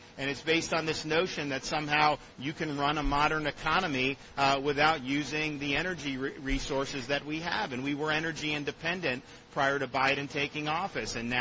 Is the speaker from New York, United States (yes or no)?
no; Florida, United States; It's the highest I've ever seen gas in my life, and I was born and raised in Florida.